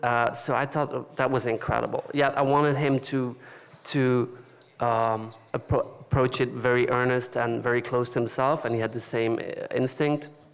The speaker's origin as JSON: {"language": "English", "country": "Belgium", "said": "For me, actually, I come from Belgium."}